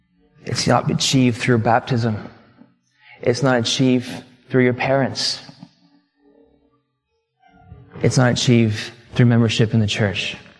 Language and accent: English; Canada; born there; I'm a Canadian by citizenship. I was born in Canada.